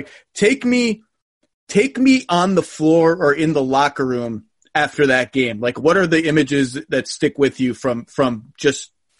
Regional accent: Connecticut, United States; I grew up in Knicks fan country in Connecticut.

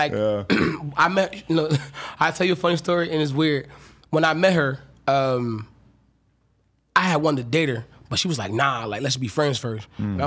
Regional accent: North Carolina, United States; I'm from North Carolina. It's legal, bitch.

